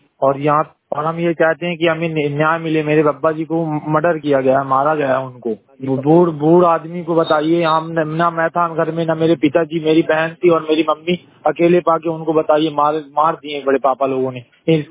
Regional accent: Satna, Madhya Pradesh, India; मैं उड़दान का रहने वाला हूँ, सतना जिला नगौर थाना।

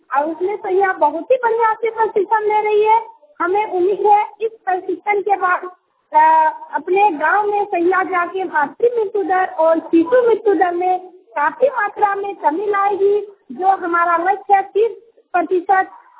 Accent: Kasmar, Jharkhand, India; कसमार प्रखंड की रहने वाली हूँ।

